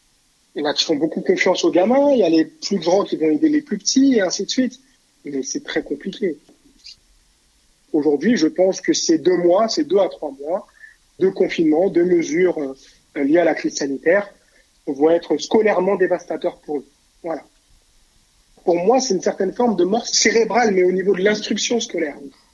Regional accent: La Courneuve, Île-de-France, France; 33 ans, j'habite à La Courneuve, je suis né à La Courneuve, même s'il n'y a pas d'hôpital, je suis né chez moi.

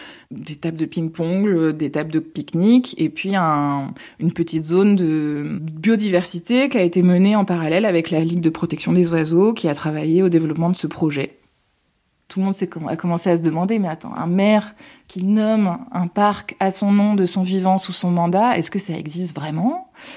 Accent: Paris, Île-de-France, France; now in Lambesc, France; Je venais de Paris, je travaillais en Picardie et j'aurais jamais imaginé habiter dans le sud de la France il y a une vingtaine d'années.

